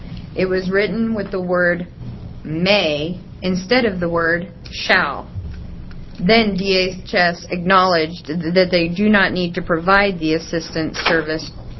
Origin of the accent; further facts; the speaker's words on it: Hillsboro, Oregon, United States; I'm from Hillsboro, Oregon.